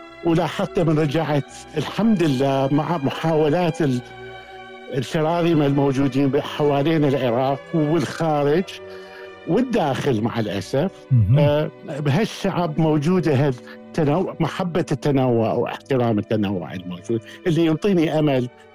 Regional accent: Mount Lebanon, Lebanon; born there; ولدت في لبنان بالجبل في لبنان من أبوين عراقيين.

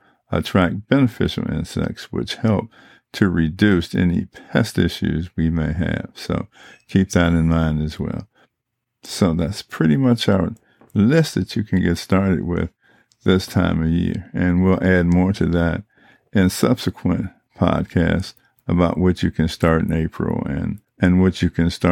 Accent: Chicago, Illinois, United States; Those of us that are born and raised in Chicago or have been in Chicago for any significant amount of time recognize that our weather can be pretty unpredictable.

